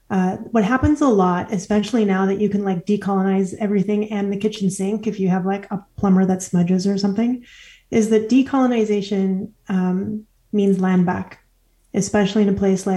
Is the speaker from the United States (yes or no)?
no; Alberta, Canada; from Treaty 6 Territory in Northern Alberta and what is lately called Canada. And … from Métis Nation